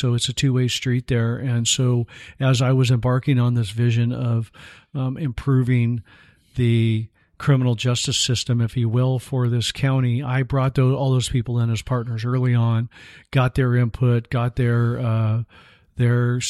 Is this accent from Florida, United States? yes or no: no; Gilroy, California, United States; I was born and raised in Gilroy, California.